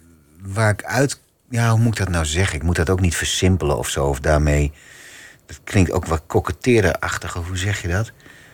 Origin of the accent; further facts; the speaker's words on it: Groningen, Netherlands; accent: Gronings; first language Gronings; Dutch is a second language; Dat, ja, dat is echt, dat, ja, dat is mijn moedertaal. Ja. Nederlands is voor mij aangeleerd.